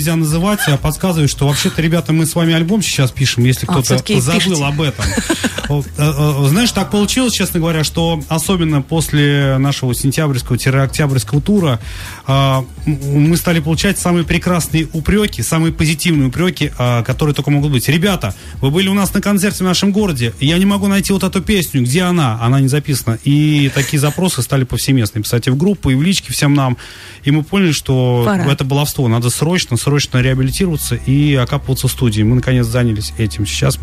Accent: Tver, Tver Oblast, Russia; мы к вам из Твери приехали

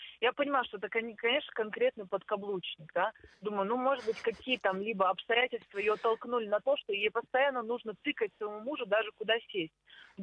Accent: Saint Petersburg, Russia; born there; родился в Санкт-Петербурге

